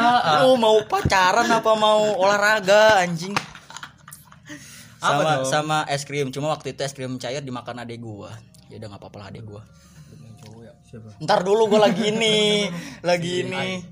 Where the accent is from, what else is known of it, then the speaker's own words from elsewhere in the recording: South Sumatra, Indonesia; jadi gua dulu besar di kampung